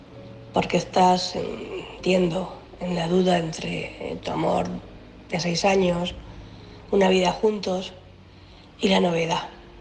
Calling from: Cartagena, Region of Murcia, Spain; de Cartagena y bueno

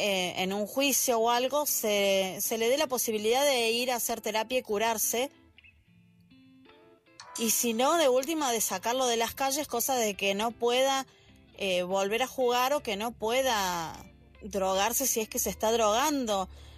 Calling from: Argentina; desde Argentina

